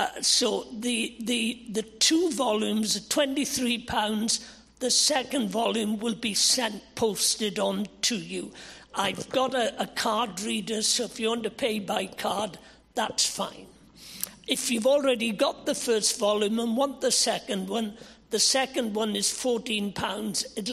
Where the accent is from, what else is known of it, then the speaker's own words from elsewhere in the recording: Wales, United Kingdom; because when I was a youngster, growing up in the Welsh chapels